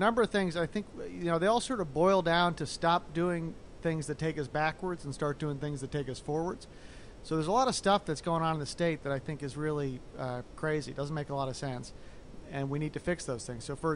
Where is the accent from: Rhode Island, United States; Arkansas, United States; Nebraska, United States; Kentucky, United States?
Rhode Island, United States; Providence; I grew up here in Providence and helped to start City Year